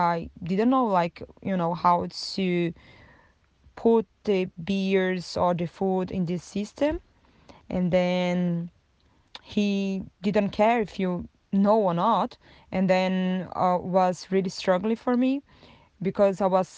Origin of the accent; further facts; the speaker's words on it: Brazil; English is a second language; moved away as an adult; also born or lived in Brisbane / Tasmania; now in Australia; I'm from Brazil. I moved to Australia in 2016. My first place was Brisbane. I lived there for almost 2 years and then I moved to Tasmania. That was in 2019.